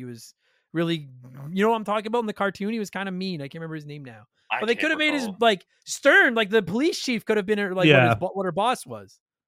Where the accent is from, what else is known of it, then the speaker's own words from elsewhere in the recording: Canada; I'm Canadian.